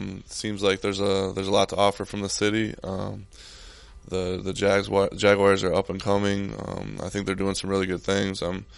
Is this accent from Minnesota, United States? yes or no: no; Michigan, United States; now in St. Petersburg, United States; I'm not from Florida. I'm from Michigan, but I live in St. Petersburg, so I get to stay in Florida.